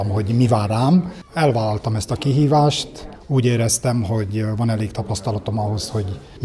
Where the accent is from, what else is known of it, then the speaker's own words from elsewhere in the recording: Arad, Arad County, Romania; Aradon nem csak sport van, aradiak vagyunk, ismerjük Arad problémáit